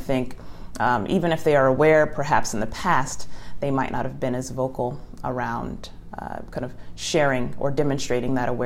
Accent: Los Angeles, California, United States; and I'm from Los Angeles.

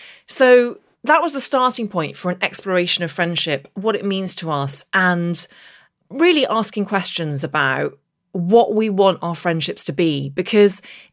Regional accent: Derry, Northern Ireland, United Kingdom; accent: English; also born or lived in Belfast; I speak with an English accent, but I actually grew up in the north of Ireland in the Derry Girls era, and I grew up just outside Derry, went to primary school in Derry

